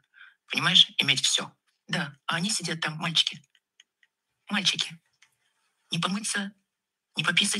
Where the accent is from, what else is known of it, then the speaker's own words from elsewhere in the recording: Russia; Я люблю Россию, я люблю, что я россиянка.